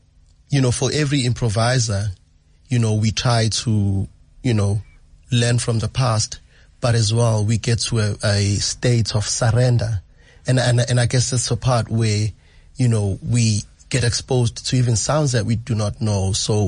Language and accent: English; Nongoma, KwaZulu-Natal, South Africa; he comes from Ulundi and I come from Kwanongoma. And, you know, that's like a couple of kilometers, like, apart.